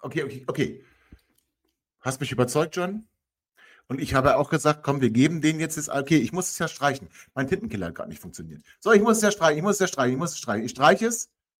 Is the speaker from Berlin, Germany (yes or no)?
no; Langenhagen, Lower Saxony, Germany; gebürtiger Langhagener, komme ich auch her